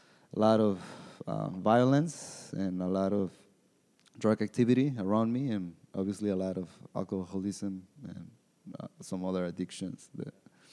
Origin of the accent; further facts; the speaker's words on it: Mexicali, Baja California, Mexico; I grew up in Mexicali, Mexico. So that's Baja California. It's a border town with California, with Calexico, California, and that's where I grew up. I'm the youngest of three. I grew up in the midst of a lot of poverty